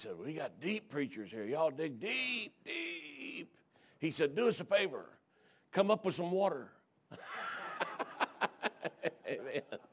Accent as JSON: {"language": "English", "region": "Alabama", "country": "United States", "said": "I know I'm from Alabama, but I vote for Sister Nun to be put in some kind of office."}